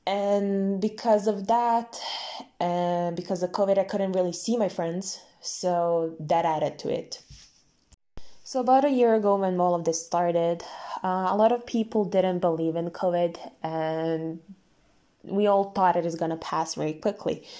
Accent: Serbia; I'm 18 years old, and I come from Serbia.

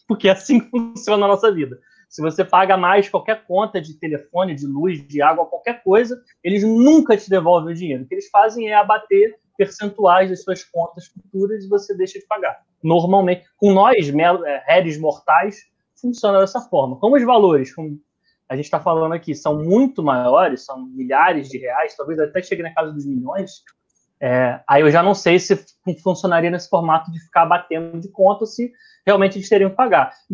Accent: Niterói, Rio de Janeiro, Brazil; eu sou de Niterói. Eu morei muitos anos na ilha

